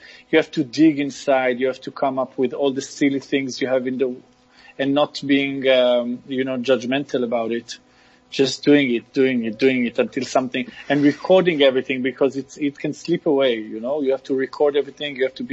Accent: Israel; English is a second language; And we said, I'm from Israel.

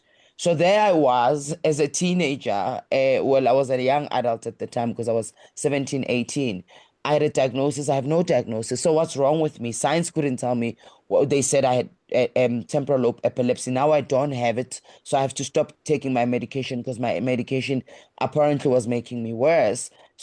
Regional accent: Alexandra, Gauteng, South Africa; I grew up in Alexandra Township, and I knew that I can break free from, you know, the poverty cycle.

